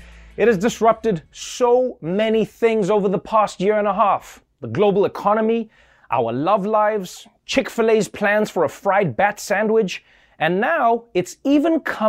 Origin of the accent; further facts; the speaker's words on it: New York, United States; And as a New Yorker, I'm furious about the tables no longer being 6 feet apart.